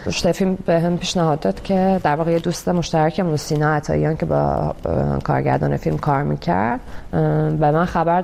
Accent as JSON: {"language": "Persian", "country": "Iran", "moved": "yes", "said": "از ایران اومدم"}